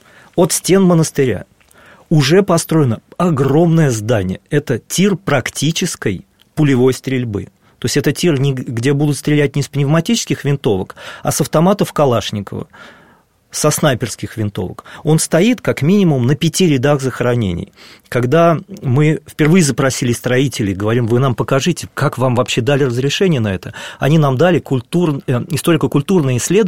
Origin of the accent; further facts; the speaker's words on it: Moscow, Russia; чтобы этот некрополь стал местом, где мы, неравнодушные москвичи, могли бы молиться